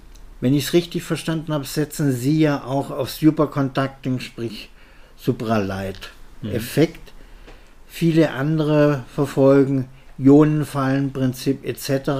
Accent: Baden-Württemberg, Germany

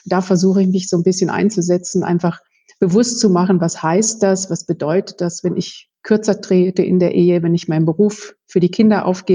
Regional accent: North Rhine-Westphalia, Germany; Mein Studium habe ich noch im schönen Münsterland absolviert. Ich stamme aus Westfalen.

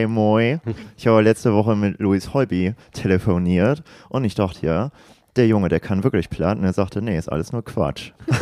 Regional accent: Northern Germany, Germany; born there; Ich bin tatsächlich gebürtiger Norddeutscher, aber meine Eltern kommen aus Rheinland-Pfalz und ich verleugne es gerne immer aus dem Saarland und ich bin ja sehr, sehr froh, dass ich keinen saarländischen Dialekt bekommen habe.

